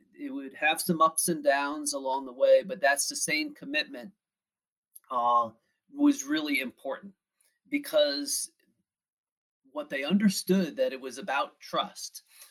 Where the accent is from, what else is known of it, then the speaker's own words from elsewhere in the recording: Northeast, United States; And part of that's probably growing up in the Northeast.